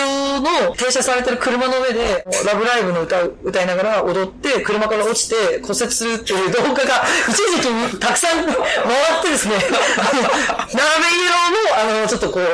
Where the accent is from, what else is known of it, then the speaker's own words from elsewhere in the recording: Kashiwazaki, Niigata, Japan; いやー、私、柏崎出身ですけども